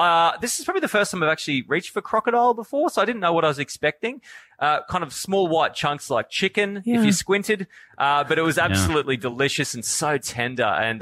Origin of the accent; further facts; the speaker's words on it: Townsville, Queensland, Australia; When they find out that we are from Townsville, the first thing they want to have a chat about is the footy.